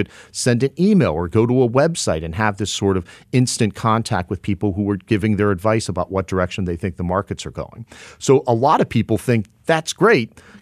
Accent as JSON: {"language": "English", "town": "Pittsburgh", "region": "Pennsylvania", "country": "United States", "tie": "born or raised there", "said": "including in my hometown of Pittsburgh, where the mayor of Pittsburgh in the late 1990s wanted to condemn a fifth of downtown Pittsburgh"}